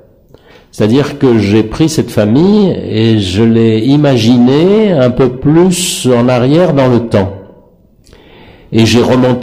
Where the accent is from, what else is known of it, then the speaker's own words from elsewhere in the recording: Egypt; C'est-à-dire que moi, j'ai été élevé en Égypte, dans un milieu qui était plutôt francophone.